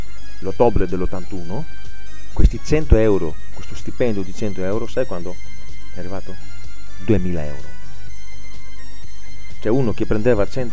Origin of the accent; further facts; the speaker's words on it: Greece; Italian is a second language; Tu come italiano, io come greco, perché io so il greco